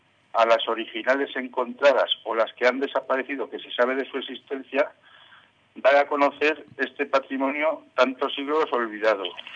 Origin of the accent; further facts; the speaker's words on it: Monzón, Aragon, Spain; de Monzón, Huesca. Desde mi infancia destacaba en el dibujo